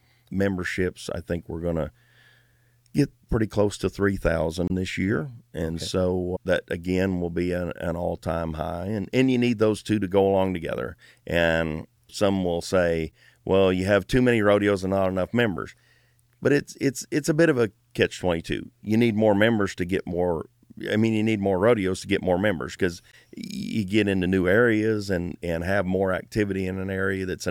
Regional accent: Minnesota, United States; I grew up in Minnesota. Like, snow and cold doesn't bother anybody.

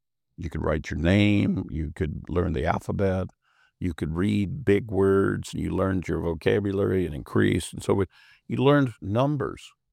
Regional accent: Kansas, United States; I grew up in Kansas, out in the plains

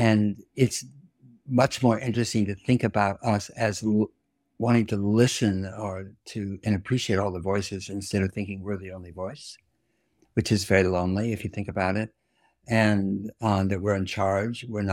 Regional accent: California, United States; I'm a Californian. I don't like the word fight, but yes, we fought. I was a firefighter. And in the Sierras when I was a lad.

